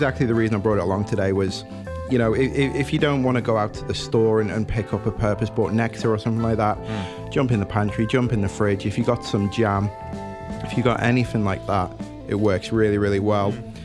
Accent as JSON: {"language": "English", "region": "England", "country": "United Kingdom", "said": "I'm English."}